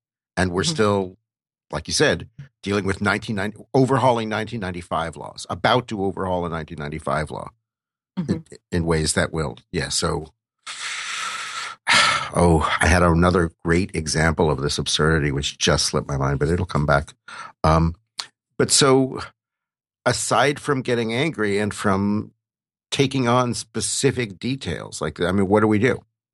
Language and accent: English; United States; I just have to say, brackets as an American.